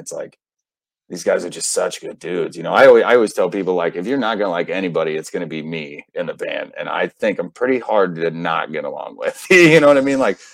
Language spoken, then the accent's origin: English; Auburn, Illinois, United States; I am from Auburn, and we are from Northern Illinois.